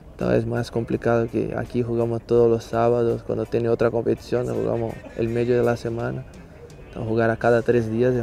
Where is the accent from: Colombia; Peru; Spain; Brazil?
Brazil; Porto Alegre, Rio Grande do Sul; moved away as an adult; Sí, nací en Porto Alegre. Sí. Toda la vida pasé hasta 21 y después salí 2 años